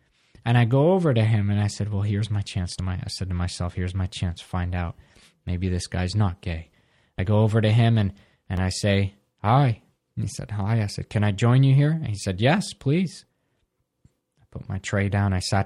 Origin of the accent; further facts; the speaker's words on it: New York, United States; I came from New York and the cutting edge of fashion, and this Nebraska kid is outdressing me